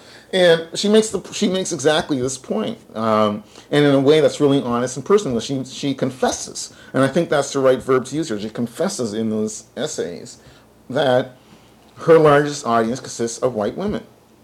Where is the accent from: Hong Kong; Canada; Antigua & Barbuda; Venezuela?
Canada; Halifax, Nova Scotia; people I knew growing up in Halifax and everything else.